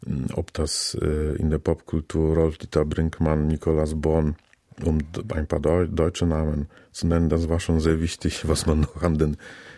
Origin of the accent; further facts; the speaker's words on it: Warmian-Masurian Voivodeship, Poland; Ich möchte in meinen Buchplänen in den nächsten 10, 15 Jahren nur über Masuren schreiben. Also möchte diese Heimat, diese virtuelle Welt weiterhin ausbauen.